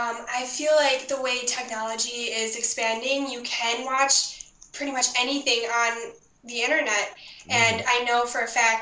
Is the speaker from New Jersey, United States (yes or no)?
no; Sheboygan, Wisconsin, United States; I am from Sheboygan, Wisconsin.